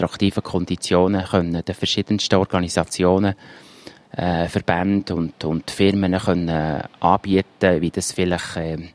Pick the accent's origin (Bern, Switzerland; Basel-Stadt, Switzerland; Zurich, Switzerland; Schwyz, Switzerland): Bern, Switzerland; Trubschachen; Aber all die Dörfer wie Trubschachen, wo ich herkomme, ringsherum, die sind eigentlich alle eher auf einem absteigenden Pfad.